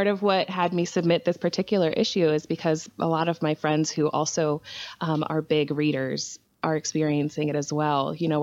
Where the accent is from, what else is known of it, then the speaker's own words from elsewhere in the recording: Maryland, United States; now in Illinois, United States; Well, I'm currently in Central Illinois, which is where I am originally from, but I grew up on the East Coast in Maryland, been there for most of my adult life as well. I recently moved back to Illinois to be closer to family.